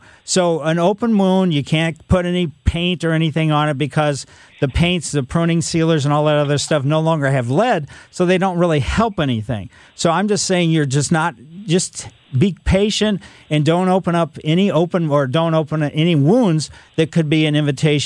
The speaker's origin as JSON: {"language": "English", "town": "Ellisville", "country": "United States", "tie": "born or raised there", "said": "That was, you know, growing up in Ellisville."}